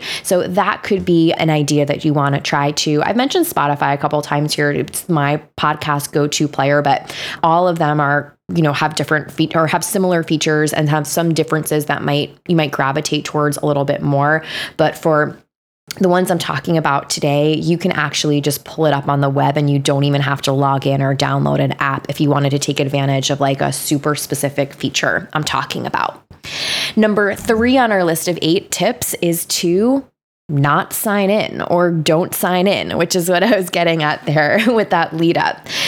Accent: New York, United States; Now I'm from New York and I know that I can talk a little fast.

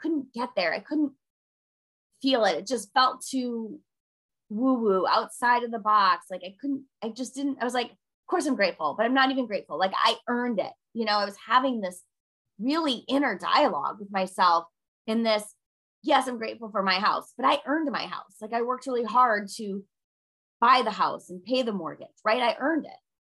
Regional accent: Minnesota, United States; now in Washington, D.C., United States; but I'm from Minnesota. I live in Washington, D.C.

